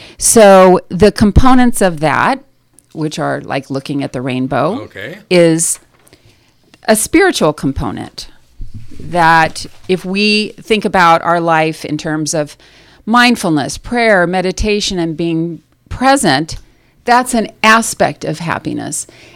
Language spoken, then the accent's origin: English; Ortonville, United States; you know, I'm from Ortonville.